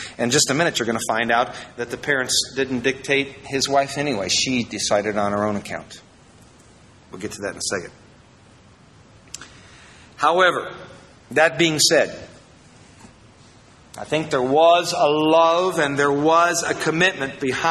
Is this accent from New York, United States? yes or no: no; Iowa, United States; Now, it's easy for me. I'm from Iowa.